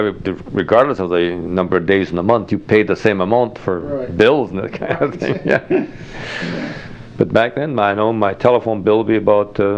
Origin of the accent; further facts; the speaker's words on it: Manitoba, Canada; because when I came from Manitoba, hey, women were not allowed in any beer parlors, no beer parlor at all.